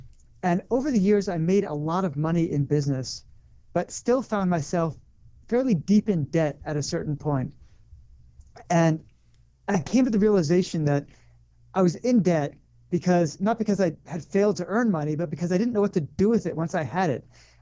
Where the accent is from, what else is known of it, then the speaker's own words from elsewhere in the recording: Connecticut, United States; also born or lived in New York / Los Angeles / Colorado; I grew up in Connecticut.